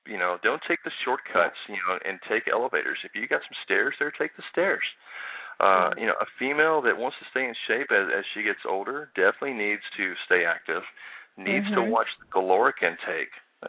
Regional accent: Southern United States, United States; I was raised in the South with sweet tea and fried food.

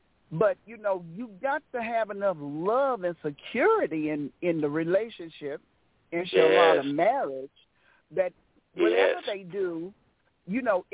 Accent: St. Louis, Missouri, United States; I am from St. Louis, Missouri.

